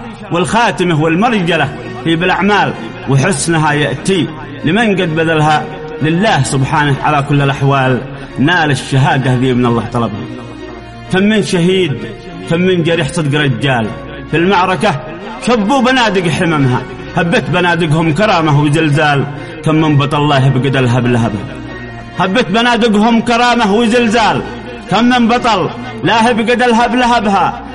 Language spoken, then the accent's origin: Arabic; Dhamar, Yemen; من محافظة دمار قبيلة أنس، شاعر العزة، من مواليد 1979، خريج جامعة صنعاء